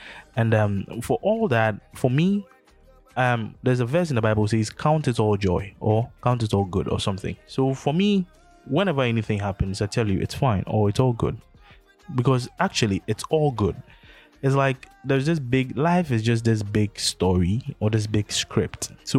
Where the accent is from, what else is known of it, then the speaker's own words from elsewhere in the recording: Race Course, Ghana; Where we grew up, I grew up in Race Course, right? It's a 3-bedroom house. That's where we stayed since 2008 or something.